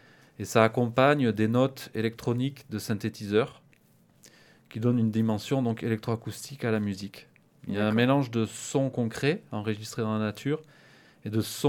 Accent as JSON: {"language": "French", "town": "Sainte-Enimie", "region": "Occitanie", "country": "France", "tie": "born or raised there", "said": "Alors, je suis originaire j'ai grandi à Saint-Enimie dans les Corps du Tarn et j'en ai gardé des souvenirs. Je reste très attaché aux Corps du Tarn, aux Cosses."}